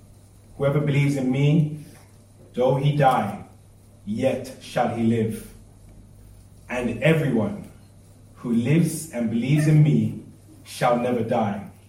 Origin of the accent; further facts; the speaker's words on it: Ghana; I'm from Ghana, so it's just innumerable in cedis.